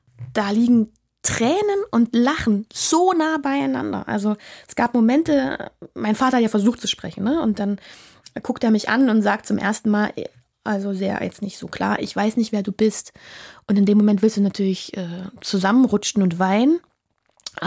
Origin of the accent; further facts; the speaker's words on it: Halle, Saxony-Anhalt, Germany; also born or lived in Berlin; In Halle ist es gar nicht dem Berliner Dialekt so fremd. Wir icken nicht.